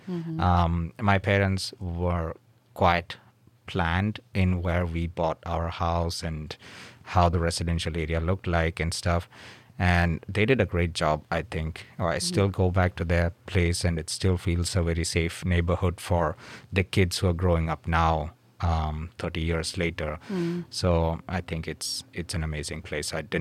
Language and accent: English; India; So I'm originally from India, and I went to Michigan Tech a few years back.